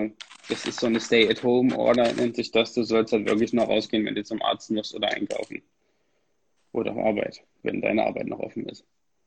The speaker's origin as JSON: {"language": "German", "country": "Germany", "said": "Also in den USA zum Beispiel, ich bin manchmal als Deutscher im Straßenverkehr, würde ich gerne so oft hupen"}